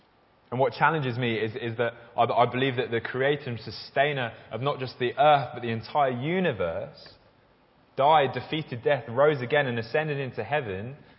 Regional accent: Virginia Water, South East England, United Kingdom; would I have the guts to walk around Virginia Water, walk around my hometown with a pile of Bibles

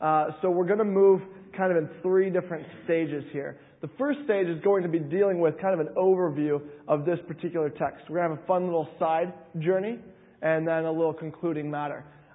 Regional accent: United States; the way I learned World War II history as an American growing up in American schools

